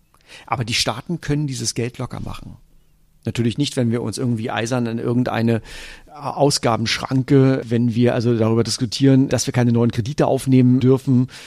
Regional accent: Brandenburg, Germany; ich komme ja aus Brandenburg, also aus der DDR.

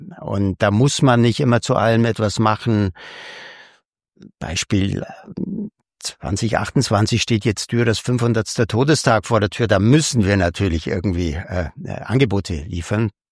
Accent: Augsburg, Bavaria, Germany; habe das in Augsburg studiert, wo auch meine Heimat ist.

